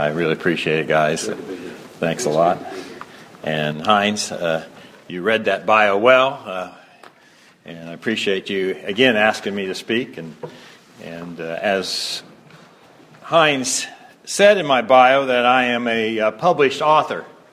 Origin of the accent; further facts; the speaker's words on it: Ohio, United States; where I grew up in Ohio, it hasn't changed that much.